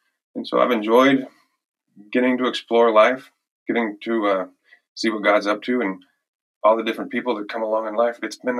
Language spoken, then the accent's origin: English; Texas, United States; I'm originally from Texas.